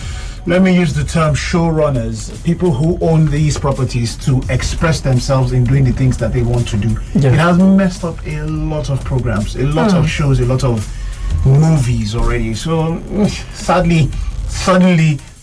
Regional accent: Ikorodu, Lagos, Nigeria; I come from Ikorodu myself

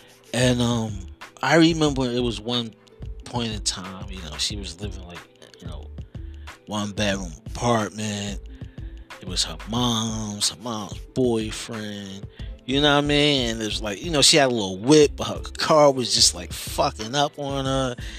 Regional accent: Newark, New Jersey, United States; But, you know, I'm from Newark, New Jersey. If you know anything or heard anything about Newark, New Jersey, craziness, wow.

